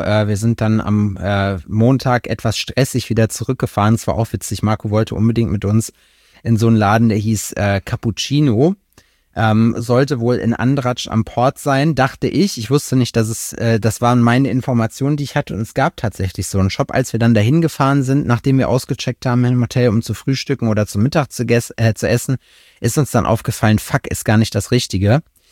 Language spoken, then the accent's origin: German; North Rhine-Westphalia, Germany; Die Staumauer an der Glör, da wo ich herkomme